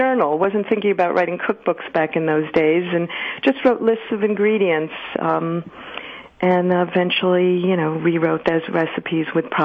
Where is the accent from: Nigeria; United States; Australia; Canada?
United States; New York City, New York; Because I grew up in New York City, and my mom, who I love dearly, hardly cooked grains.